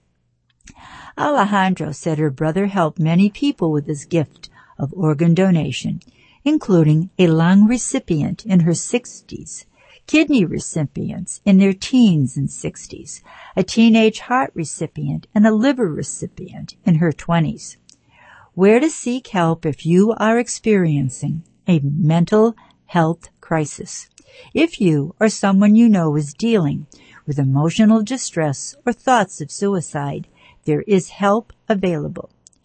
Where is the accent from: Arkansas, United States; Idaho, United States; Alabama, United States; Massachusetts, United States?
Massachusetts, United States; Brockton